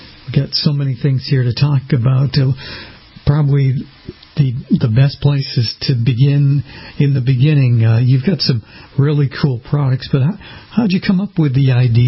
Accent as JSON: {"language": "English", "town": "Boston", "region": "Massachusetts", "country": "United States", "moved": "as an adult", "lives_now": "Florida, United States", "said": "And I know I'm presently living in Florida, but I'm from Boston. I've only been down here for a few years and don't know how much longer I'll be down here."}